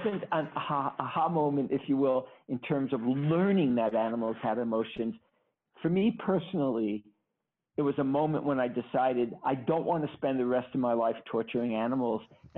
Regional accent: New York, United States; when I grew up in Brooklyn, which is where I grew up in Brooklyn, New York, when I was 2 and 3 years old

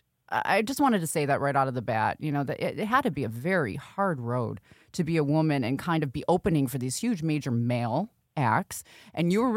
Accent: Buffalo, New York, United States; Well, it's Buffalo, so we're right. Buffalo, New York, so

